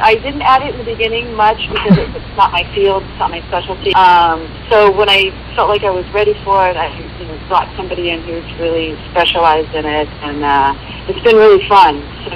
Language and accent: English; Los Angeles, California, United States; And, of course, my hometown, Los Angeles